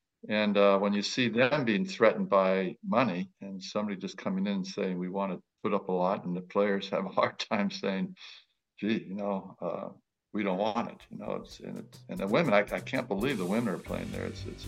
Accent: United States; And then as an American, one of the saddest days of my life was to see the LA tournament go.

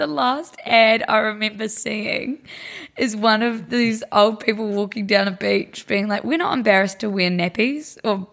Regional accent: New Zealand; That's my brother. We're from New Zealand.

